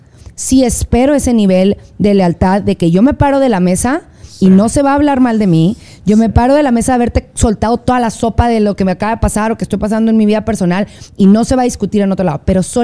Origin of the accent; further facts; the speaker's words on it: McAllen, Texas, United States; que yo soy de McAllen